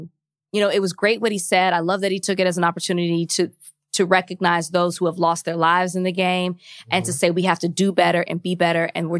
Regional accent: Texas, United States; unlike other governors, like in my home state of Texas

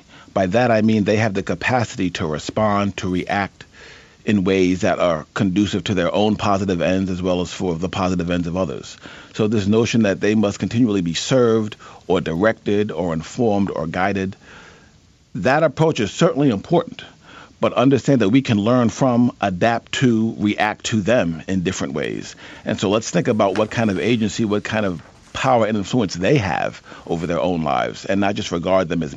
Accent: New York, United States; First of all, I grew up in a neighborhood adjoining where most of the Central Park Five young men lived

